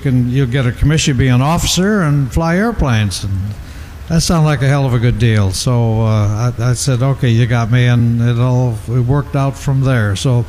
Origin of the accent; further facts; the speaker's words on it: Minnesota, United States; I'm from Minnesota, and I was up in Minneapolis, and I was visiting a recruiter with the intent of going in the Army